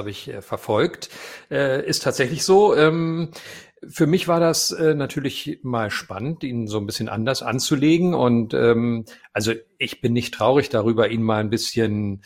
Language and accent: German; West Berlin, Berlin, Germany; Ja, Moment, ich bin auch Berliner, wa?